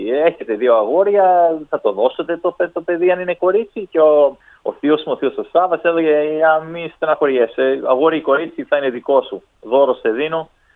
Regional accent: Australia; also born or lived in Florina, Greece; εγώ γεννήθηκα στην Ελλάδα, όλοι οι φίλοι μου εδώ στην Αυστραλία γεννήθηκανε.

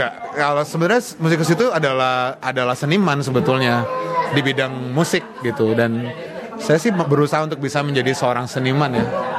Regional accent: Bukittinggi, West Sumatra, Indonesia; Saya dari Bukit Tinggi, saya lahir di Bukit Tinggi, tapi saya bermusiknya di Bandung

